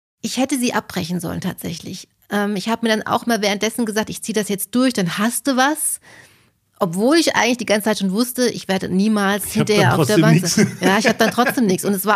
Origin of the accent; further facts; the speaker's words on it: Hesse, Germany; Okay, ich komme voll vom Land. Also ich bin so ein richtig fieses Landei. Ich komme aus einem Dorf aus Mittelhessen mit 800 Einwohnern. Also da bist du so richtig abgehängt, wenn du da groß wirst.